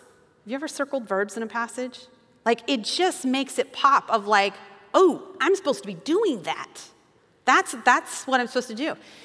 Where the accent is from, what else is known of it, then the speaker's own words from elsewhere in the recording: Wyoming, United States; We had a saying, I'm from Wyoming, and so when you're going to go outside and get the work done, put your boots on.